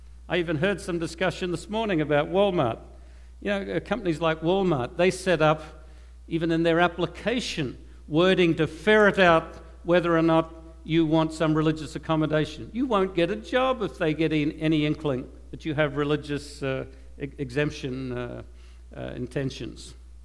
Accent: Australia; I came from Australia, but I think everybody in the Western world knows that the United States

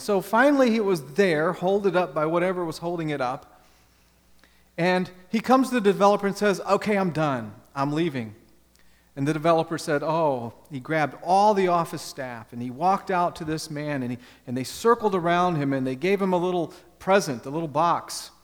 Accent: Ohio, United States; Back when I grew up in Ohio, it was very common to see in the area I lived in developers that would come in and they would buy up a whole property

